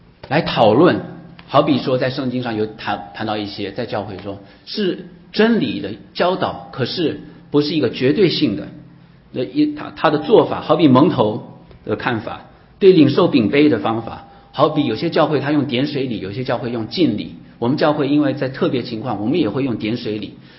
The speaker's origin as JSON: {"language": "Chinese", "country": "Taiwan", "said": "你知道我从台湾来"}